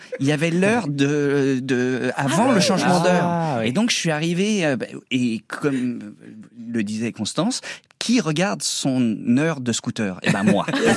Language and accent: French; Verberie, Hauts-de-France, France; Moi, j'étais de Verberie